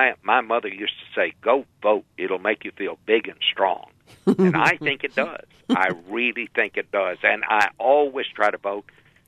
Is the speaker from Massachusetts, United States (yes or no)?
no; Texas, United States; you know, I come from Texas. I kind of like it when somebody who's not from the Northeast